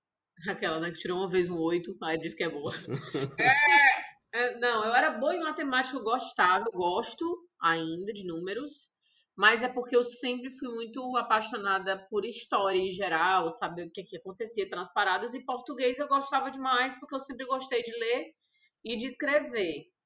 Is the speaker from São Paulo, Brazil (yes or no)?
no; Ceará, Brazil; now in Recife, Brazil; moro aqui em Recife. Hoje sou cearense, mas moro em Recife.